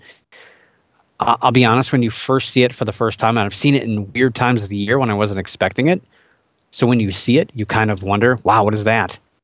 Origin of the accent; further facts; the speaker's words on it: Akron, Ohio, United States; I grew up in Northeast Ohio, and Akron, Ohio is the home of the Goodyear blimp, and I frequently saw this at a municipal airport down the street from where I lived.